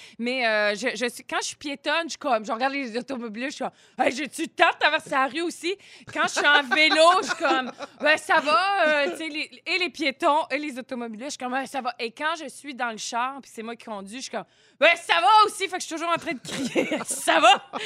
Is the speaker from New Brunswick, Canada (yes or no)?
no; Saint-Hyacinthe, Quebec, Canada; Saint-Hyacinthe, ben là, c'est sûr que c'est dans ma ville natale. On est des précurseurs chez nous.